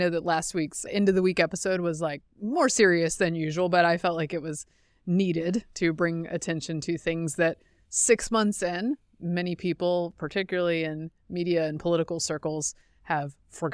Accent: North Carolina, United States; also born or lived in Georgia; I grew up in North Carolina and Georgia. Surely it can't be the pollen. I am invincible because I'm from North Carolina and Georgia.

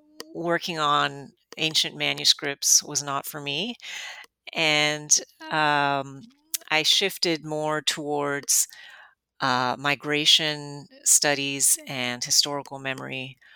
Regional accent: Miami, Florida, United States; But I grew up in Miami, and it's for anybody who has been to the city, it is a crazy conglomeration of many different cultures

